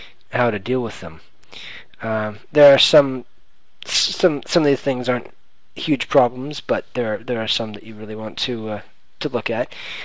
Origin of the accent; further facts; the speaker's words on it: Canada; then they can kind of gather that we're from Canada.